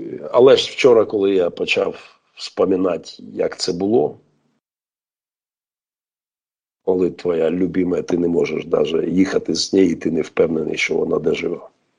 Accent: Mariupol, Donetsk Oblast, Ukraine; помчався назад в Маріуполь, питаючись прорватися в моє рідне місто, щоб служити там.

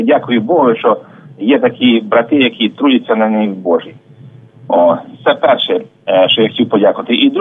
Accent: Kamianets-Podilskyi, Khmelnytskyi Oblast, Ukraine; Я з Кам'янець-Подільського

